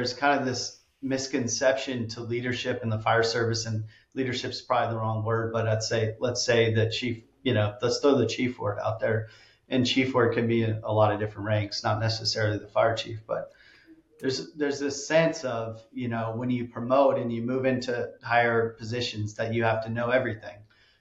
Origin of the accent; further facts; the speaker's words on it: California, United States; I'm coming from California in the Sonoma County area, north of San Francisco